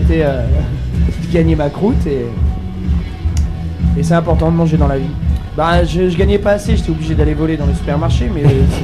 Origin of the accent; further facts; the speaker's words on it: Rouen, Normandy, France; also born or lived in Grenoble / Lyon; now in Saint-Étienne, France; Je suis né à Grenoble. J'ai grandi dans une cité à Rouen. Après j'habitais 8 ans à la Croix-Rousse. Là ça fait 8 ans que j'habite à Saint-Étienne.